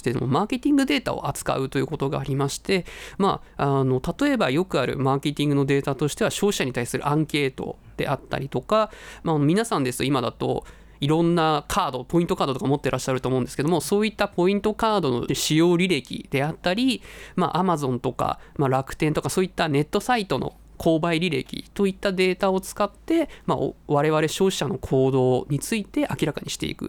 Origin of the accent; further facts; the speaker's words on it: Chiba, Japan; あ、千葉県です。